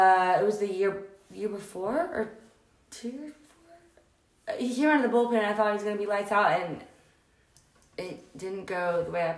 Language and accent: English; Virginia, United States; We're from Virginia, so we like the Nationals.